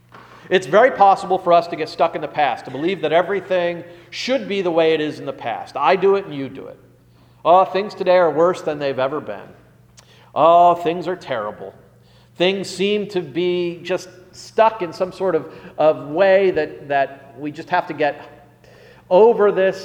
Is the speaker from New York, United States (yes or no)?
yes; Rochester, New York, United States; The church I grew up in Rochester, New York, it started out, I love this story, this is amazing to me.